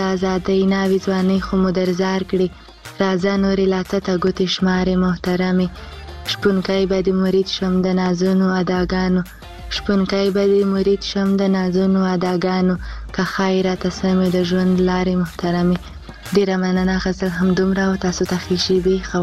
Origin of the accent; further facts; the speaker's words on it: Khyber Pakhtunkhwa, Pakistan; زه خبرې له وزیرستان نه یم